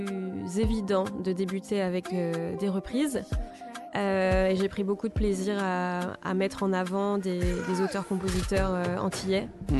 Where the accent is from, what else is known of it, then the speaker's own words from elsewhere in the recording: Martinique; also born or lived in Paris; c'était pas bien vu de répondre en créole, de répondre à ma mère en créole. Donc la difficulté, c'est que j'ai quitté la Martinique pendant une dizaine d'années.